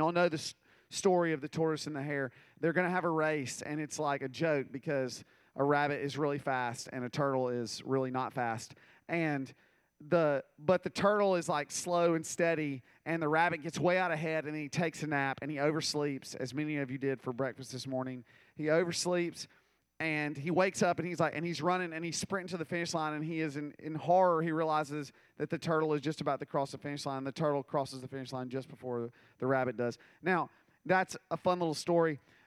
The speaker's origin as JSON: {"language": "English", "region": "Mississippi", "country": "United States", "tie": "born or raised there", "also_born_or_lived": "South Carolina / Louisiana", "lives_now": "Alabama, United States", "said": "I was born in South Carolina, and then we moved to Louisiana, and then we moved to Mississippi, and that's where I spent a very long period of time in Mississippi, and then now I live in Alabama."}